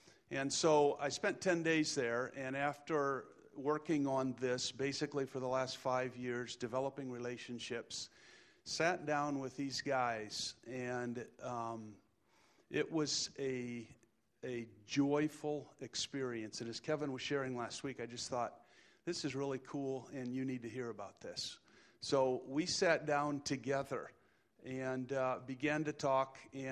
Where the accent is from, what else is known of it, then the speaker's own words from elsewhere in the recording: Indonesia; Many of you know, I was raised in Indonesia and have spent roughly 20-plus years of my life in Indonesia.